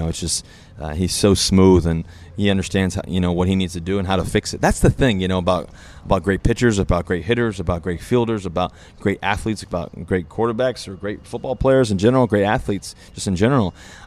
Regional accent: Virginia, United States; I played back in the day when I was growing up in Virginia, you'd have triple headers.

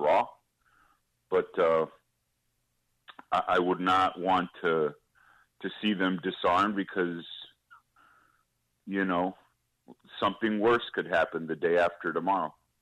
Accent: Uvalde, Texas, United States; now in Mount Prospect, United States; Hey, I grew up down there in Uvalde, mm-hmm. and actually went to that school.

